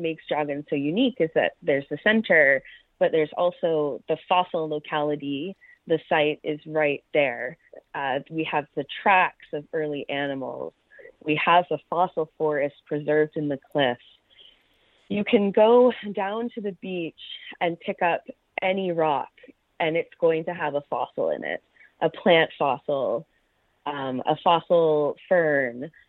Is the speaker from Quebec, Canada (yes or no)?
no; Pictou, Nova Scotia, Canada; I'm very excited to come back to Nova Scotia and visit my hometown of Pictou and visit the surrounding communities